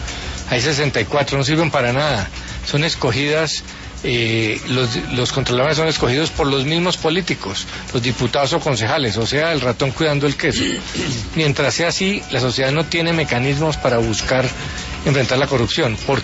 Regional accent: Colombia; violentos somos todos los colombianos.

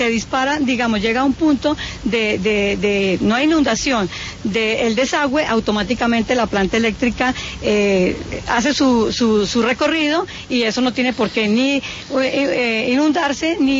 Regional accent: Bogotá, Colombia; como bogotana en este sentido, pues uno no admite en pleno siglo XX que estas cosas pasen

